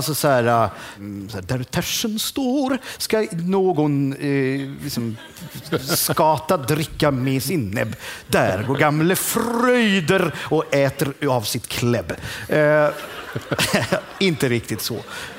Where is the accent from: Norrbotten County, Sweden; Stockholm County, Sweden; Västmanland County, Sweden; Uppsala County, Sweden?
Stockholm County, Sweden; Lidingö; Jag kommer från Lidingö, från de sämre delarna av Lidingö.